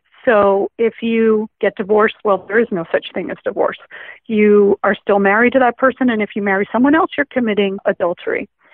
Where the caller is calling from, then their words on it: California, United States; I'm calling from California, and I'm a relative new listener.